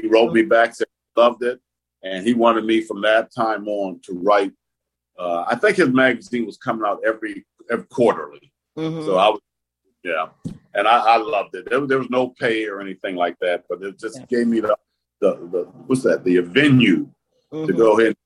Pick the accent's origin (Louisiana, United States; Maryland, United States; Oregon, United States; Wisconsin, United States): Maryland, United States; Columbia; say I grew up in Columbia.